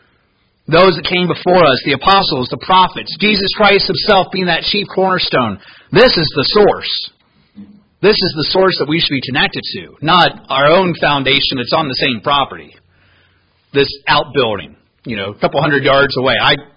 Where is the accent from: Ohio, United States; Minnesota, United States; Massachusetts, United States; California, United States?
Ohio, United States; Cincinnati; And growing up in Cincinnati, they have this one theme park there that's very well known.